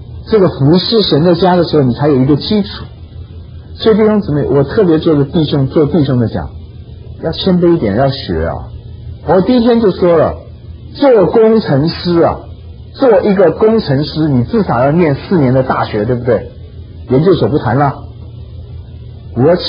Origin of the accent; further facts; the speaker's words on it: China; 我们中国人讲的那个古话啊，实在是很有道理啊。